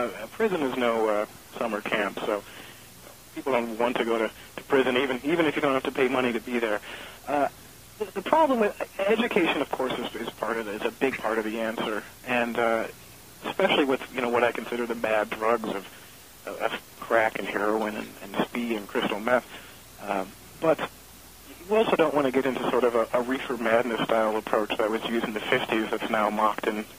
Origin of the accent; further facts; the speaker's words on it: Evanston, Illinois, United States; I was in Chicago when I grew up in Evanston.